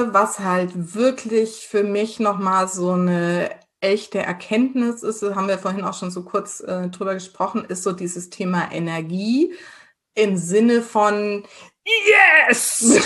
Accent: Germany; Und ich so, ja, ich bin aus Deutschland.

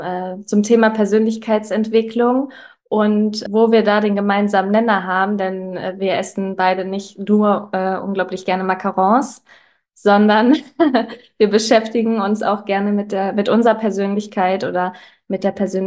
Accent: North Rhine-Westphalia, Germany; born there; moved away as an adult; now in Düsseldorf, Germany; ich bin 29 Jahre alt, gebürtige Ostwestfalin, bin für Studium nach Düsseldorf gezogen

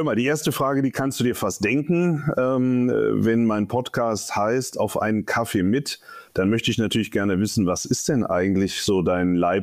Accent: Berlin, Germany; ich bin waschechter Berliner

